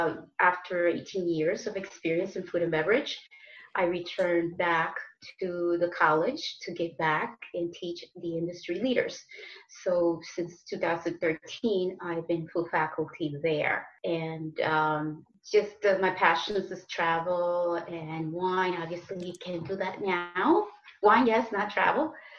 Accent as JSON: {"language": "English", "country": "Dominican Republic", "said": "I remember vanilla as being part of my childhood. I come from the Dominican Republic."}